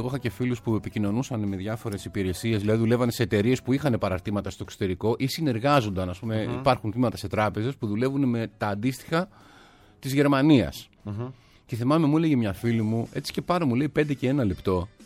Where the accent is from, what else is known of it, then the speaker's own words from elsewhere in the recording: Peloponnese, Greece; Από την Αρκαδία, αλλά...